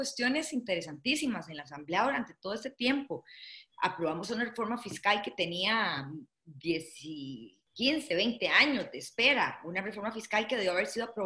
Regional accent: San Carlos, Alajuela, Costa Rica; Soy de una familia rural, yo no soy de San José, yo soy de San Carlos, que está a 2 horas de San José.

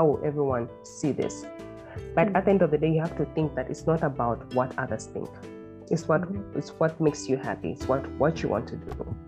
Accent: Lusaka, Lusaka Province, Zambia; I come from Zambia, Lusaka. All the way across the ocean.

